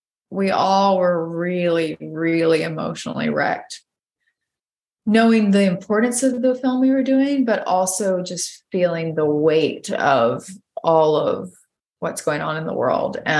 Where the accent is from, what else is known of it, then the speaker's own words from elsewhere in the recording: Georgia, United States; I'm from Georgia. I don't see any problem with being a gun owner.